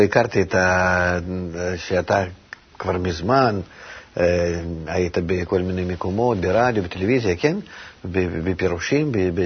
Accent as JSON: {"language": "Hebrew", "country": "Russia", "tie": "born or raised there", "said": "כי כשנולדתי וגדלתי ברוסיה לא הייתי יכול בכלל לקבל ספר."}